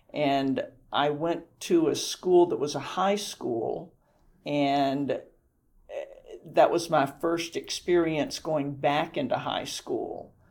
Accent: Athens, Georgia, United States; also born or lived in Savannah, United States; I grew up in Athens, Georgia. My parents adopted me, and we moved to Athens 13 days after my birth.

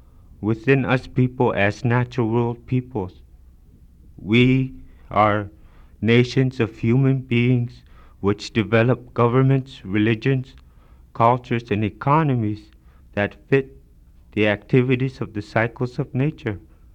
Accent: Nome, Alaska, United States; born there; now in Fairbanks, United States; I was born in Nome, Alaska, and I now live here in Fairbanks.

